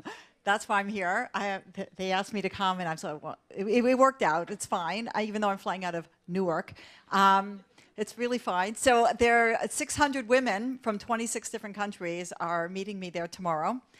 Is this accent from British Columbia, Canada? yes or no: no; Toronto, Ontario, Canada; So I grew up in Toronto. Anybody here from Toronto?